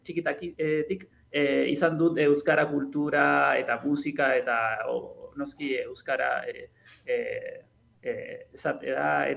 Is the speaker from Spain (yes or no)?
no; Santiago, Santiago Metropolitan, Chile; Basque is a second language; hogei eta mairu urte ditut, bueno, Txilekoa naiz, Santiagon bizi naiz, eta irakaslea naiz.